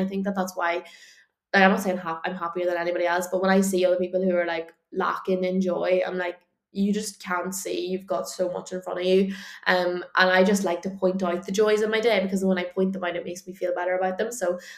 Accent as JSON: {"language": "English", "country": "Ireland", "said": "not just from the culture that we live in, but I do think it is a lot of the culture that we are as Irish."}